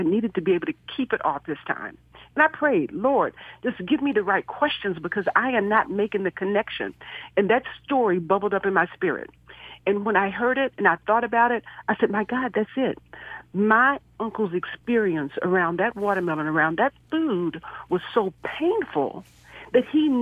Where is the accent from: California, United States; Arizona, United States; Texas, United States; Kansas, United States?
Texas, United States; Marshall; I'm from the country, little country town in East Texas, Marshall, Texas.